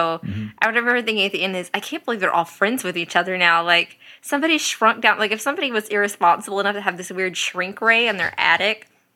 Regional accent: Texas, United States; I mean, I grew up in Texas in the backwoods. Everybody had guns, but you didn't just leave them out.

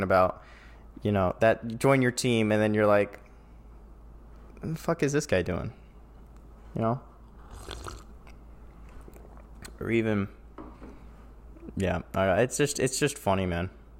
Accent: New York, United States; I grew up in New York in a high school where you were a burden for the most part.

